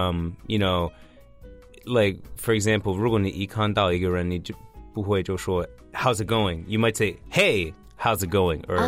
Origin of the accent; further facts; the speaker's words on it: Washington, District of Columbia, United States; like, urban places like New York or even my hometown, D.C.